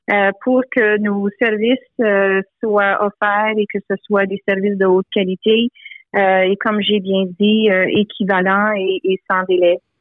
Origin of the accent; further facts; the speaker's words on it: Ontario, Canada; en tant que franco-ontarienne